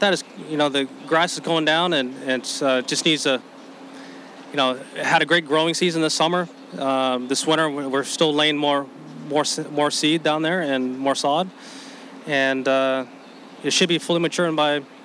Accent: California, United States; she's, you know, born and raised in Southern Cal like I was

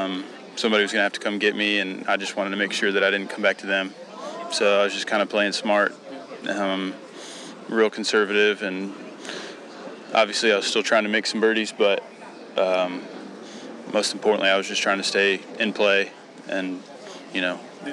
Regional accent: Chicago, Illinois, United States; I think they knew who I was because I'm from Chicago playing professionally.

